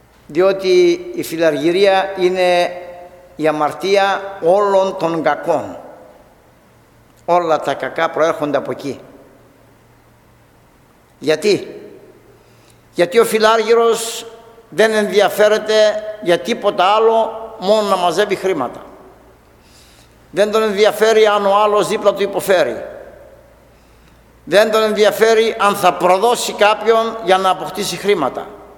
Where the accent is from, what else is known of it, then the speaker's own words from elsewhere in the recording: Chios, North Aegean, Greece; Είμαι Χιώτης και ξέρω πολύ καλά τι έγινε στη Χίο, στο νησί μας.